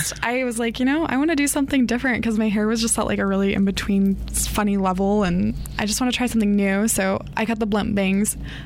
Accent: Washington, United States; And I didn't know who he was because I grew up in Washington.

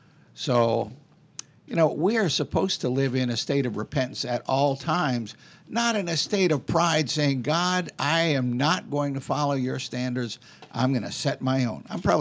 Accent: United States; born there; I didn't do a thing to deserve being born in this country. I'm thankful to be an American. I'm glad I'm an American.

